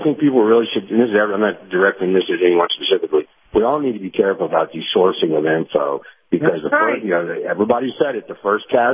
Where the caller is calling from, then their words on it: Tennessee, United States; in East Tennessee.